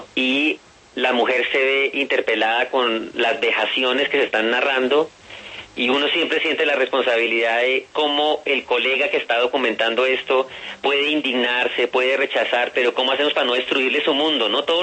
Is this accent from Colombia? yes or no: yes; Colombia; Yo soy sociólogo y soy un colombiano profundamente conmovido y dolido por la guerra